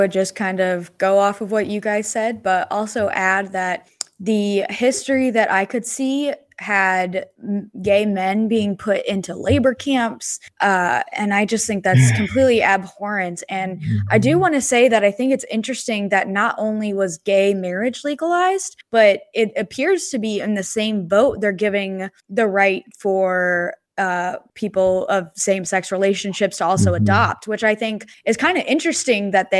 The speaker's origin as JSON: {"language": "English", "country": "United States", "said": "although I'm American, I'm not Cuban"}